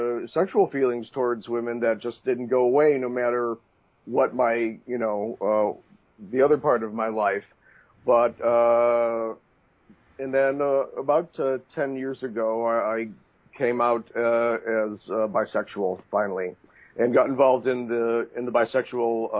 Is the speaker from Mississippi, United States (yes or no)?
no; Detroit, Michigan, United States; now in New Milford, United States; Well, I'm in my mid-50s, and I'm originally from Detroit